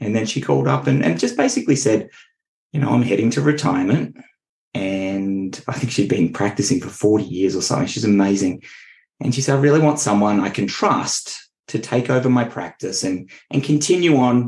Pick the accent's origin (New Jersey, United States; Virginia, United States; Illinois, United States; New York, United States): Virginia, United States; Richmond; I grew up in Richmond, which is nowhere near the beach.